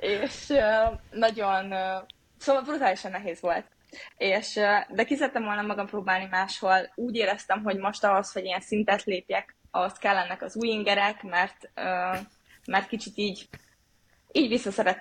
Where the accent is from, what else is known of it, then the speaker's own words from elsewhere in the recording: Győr, Győr-Moson-Sopron, Hungary; Én Győrben fogtam labdát, tehát hogy a Ultimate győri vagyok.